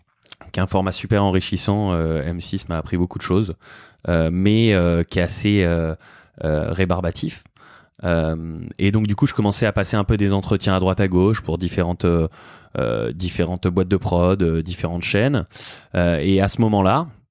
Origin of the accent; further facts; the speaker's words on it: Avignon, Provence-Alpes-Côte d'Azur, France; moved away as an adult; now in Paris, France; je suis né le 29 juillet 1989 à Aix-en-Provence, j'ai grandi à Avignon. Jusqu'à mes 18 ans. À mes 18 ans, je suis parti à Paris